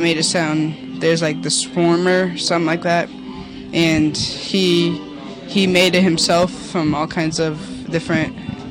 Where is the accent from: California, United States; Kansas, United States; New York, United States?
New York, United States; Albany; now in Catskill, United States; Yeah, no, I'm from Albany, but we just moved down here.